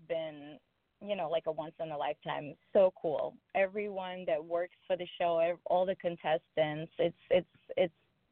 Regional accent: Queens, New York, United States; I grew up in Queens. Now I currently live in Long Island, and I sing all the time.

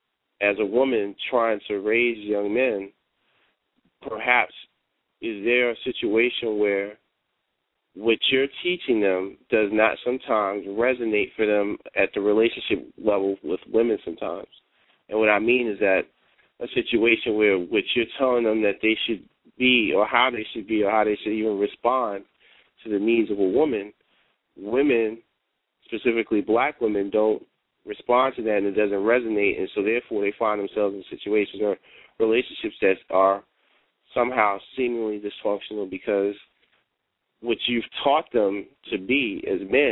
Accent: New York, United States; I'm actually not from the South, though. I'm from New York originally, so I'm not from the South.

